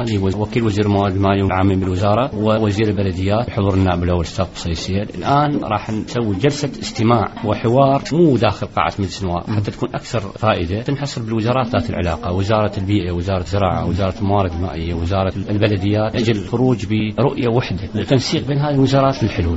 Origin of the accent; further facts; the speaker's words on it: Abu al-Khasib, Basra Governorate, Iraq; باعتبار أنا من أهل البصرة من أهل أبو الخصيب وبيت عارف شط العرب،